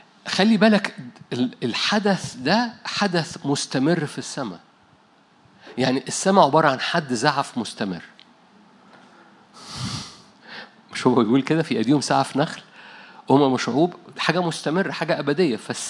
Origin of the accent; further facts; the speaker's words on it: Egypt; عندنا في مصر في تعبير كده بايخ،